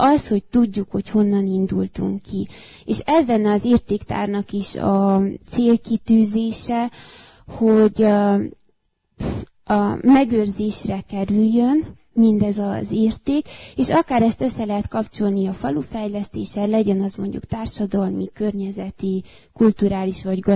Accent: Sânsimion, Harghita, Romania; Csíkszentsimon számomra egyrészt ugye szülőfalum

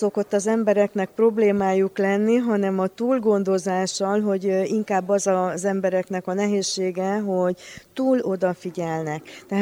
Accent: Kiskőrös, Bács-Kiskun, Hungary; Magyarországról jöttünk Kiskörösről, a Pekóna kaktusz kertészetről.

